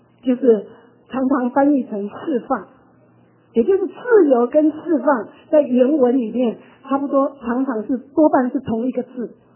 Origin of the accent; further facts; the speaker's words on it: China; 因为我们中国人的传统那个环境的塑造，使我们就是不会自由的表达爱